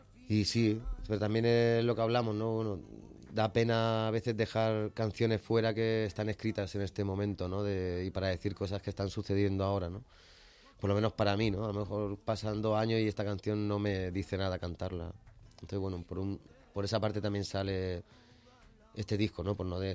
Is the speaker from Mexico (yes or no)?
no; Matola, Valencian Community, Spain; yo me crié en Matola, en una pedanía que está a 11 kilómetros de Elche.